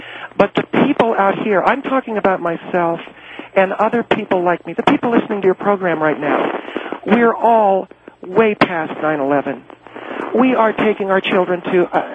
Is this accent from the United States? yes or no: yes; United States; we really are, as American people, we're very past that, Phil.